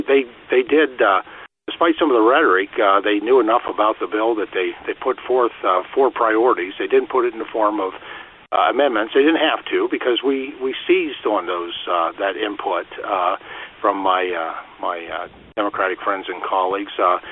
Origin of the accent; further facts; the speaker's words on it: Pennsylvania, United States; That's been tried and tested in my home state of Pennsylvania and very popular.